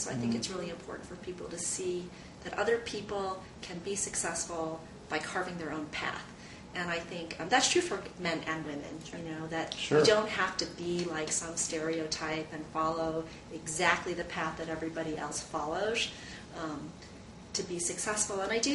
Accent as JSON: {"language": "English", "town": "Omaha", "region": "Nebraska", "country": "United States", "tie": "born or raised there", "also_born_or_lived": "Tokyo, Japan", "said": "I was born in Tokyo, and then somehow I basically grew up in Omaha, Nebraska."}